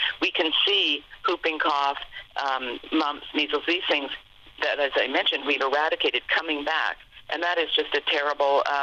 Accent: Canada; moved away as an adult; now in United States; I came from Canada. I'm Canadian. I came from Canada where I'd worked as assistant director at the Fraser Institute, Canada's only free market institute.

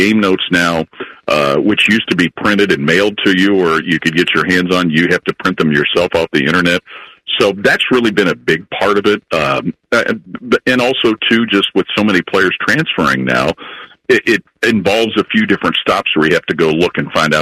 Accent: Cincinnati, Ohio, United States; Cincinnati stands out to me just because of Cincinnati being my hometown and my affinity for the Bengals.

